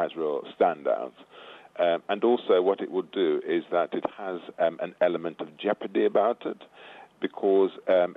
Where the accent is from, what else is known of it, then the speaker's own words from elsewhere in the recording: Birmingham, West Midlands, United Kingdom; also born or lived in Clarendon, Jamaica; I was born in Clarendon, Jamaica, and my parents came to this country in the 50s, and they went to where the work was, and that, all too often that meant the bigger cities. So I was brought up in Birmingham. In fact, I'm from a family of 11